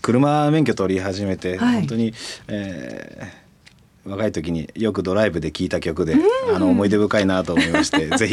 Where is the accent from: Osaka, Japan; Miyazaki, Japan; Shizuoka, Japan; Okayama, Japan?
Shizuoka, Japan; Shimizu; 生まれ育ったところが静岡の清水で、